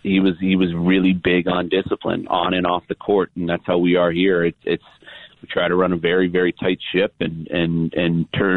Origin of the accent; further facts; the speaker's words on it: Indiana, United States; And, and then obviously I grew up in Indiana. I'm a huge Bobby Knight fan.